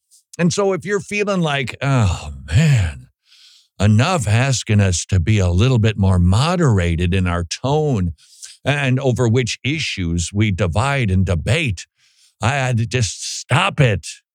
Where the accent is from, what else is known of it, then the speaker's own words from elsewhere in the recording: Minnesota, United States; moved away; When we moved from Minnesota to the South, people told us, get ready for football culture. You can't imagine it till you get here. And when you do, it's like, woofta, because you still have remnants of Minnesota ingrained into you.